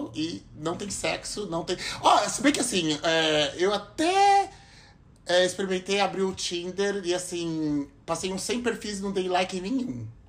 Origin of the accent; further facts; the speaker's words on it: Votorantim, São Paulo, Brazil; Eu sou de Votorantim